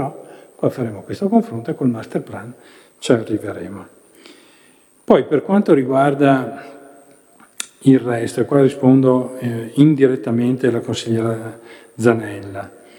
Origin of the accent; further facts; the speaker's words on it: Campedello, Veneto, Italy; Io vengo da Campedello e qua a Torri penso che metà paese di Torri